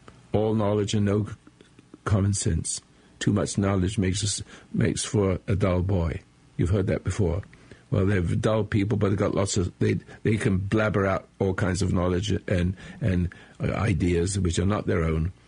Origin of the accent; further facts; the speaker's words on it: England, United Kingdom; now in United States; I'm an American. I'm from England. And I'm a naturalized American.